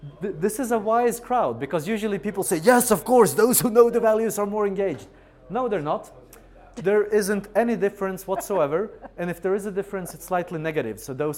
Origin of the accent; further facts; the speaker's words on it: Ukraine; English is a second language; I'm from Ukraine originally, which is one of the countries furthest.